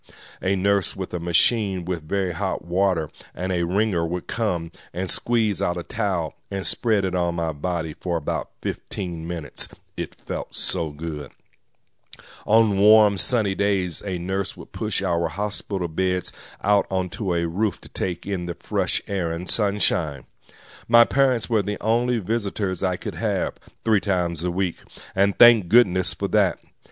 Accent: Longmont, Colorado, United States; Two girls were from Longmont, my hometown.

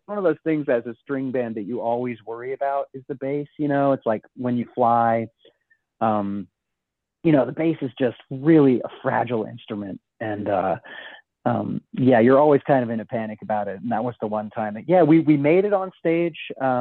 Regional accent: Vermont, United States; I grew up in Vermont, so I definitely was a snowboarder and a skier.

